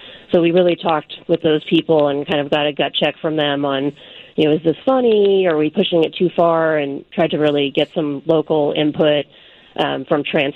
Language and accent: English; Texas, United States; As a Texan, that is not exactly on the top of my list.